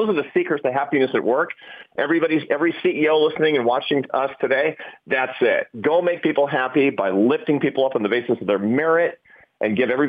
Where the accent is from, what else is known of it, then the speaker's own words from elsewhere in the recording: United States; I'm an American.